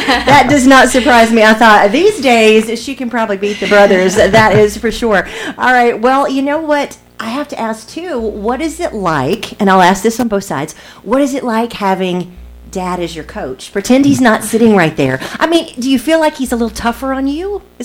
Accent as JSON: {"language": "English", "town": "Atlanta", "region": "Georgia", "country": "United States", "tie": "born or raised there", "said": "Obviously, I'm a Bama gal. I grew up in Atlanta, like we were talking about, but I did graduate from Tuscaloosa."}